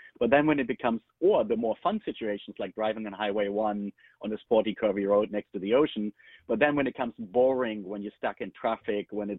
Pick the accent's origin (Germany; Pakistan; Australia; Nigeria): Germany; now in United States; I'm originally from Germany, where people still prefer stick shifting over automated shifting.